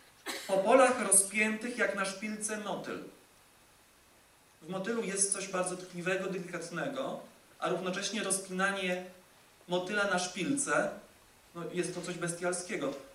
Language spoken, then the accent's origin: Polish; Tarnów, Lesser Poland, Poland; Zresztą jesteśmy krajanami, bo jestem spod Tarnowa